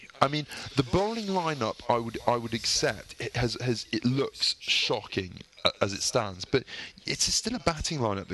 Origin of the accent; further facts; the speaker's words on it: England, United Kingdom; I think he's that sort of a player that I just don't want to see in that Australian 11 as an Englishman.